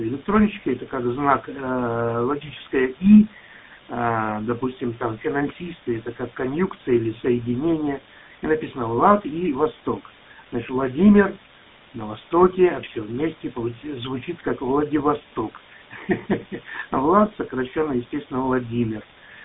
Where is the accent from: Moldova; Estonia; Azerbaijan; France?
Moldova; Chișinău; Потому что я родом из Кишинева.